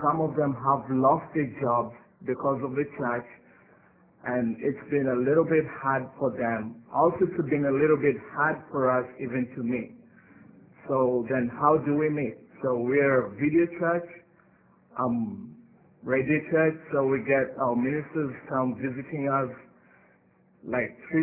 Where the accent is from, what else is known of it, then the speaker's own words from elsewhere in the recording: Nairobi, Kenya; I come from Nairobi, Kenya